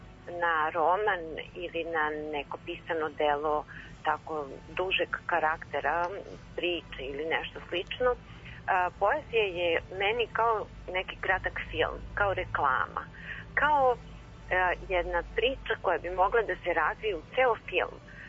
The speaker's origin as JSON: {"language": "Serbian", "town": "Vranje", "region": "Southern and Eastern Serbia", "country": "Serbia", "tie": "born or raised there", "said": "mnogo reči koje sam ja čula odrastajući u Vranju, rođena sam dakle u Vranju, ja i moja sestra"}